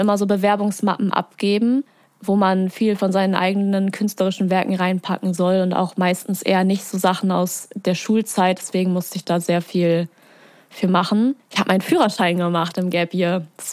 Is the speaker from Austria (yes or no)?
no; Germany; Ich komme halt nicht direkt aus Bremen, ja. Ich komme aus so einem Dörfchen daneben. Deswegen kannte ich hier noch nicht die ganzen einzelnen Orte.